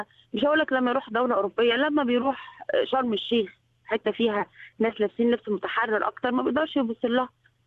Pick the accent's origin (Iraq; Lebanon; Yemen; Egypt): Egypt; احنا من مصر.